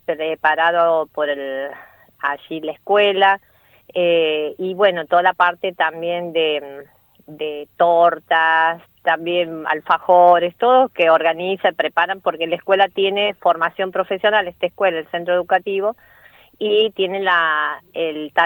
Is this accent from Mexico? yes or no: no; Argentina; cómo necesitamos nosotros como argentinos de vivir esta vivencia